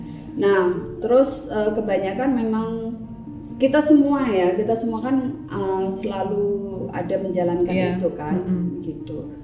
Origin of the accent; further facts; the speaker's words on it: Java, Indonesia; kalau kita orang Jawa tuh ngomongnya srono ya, srono.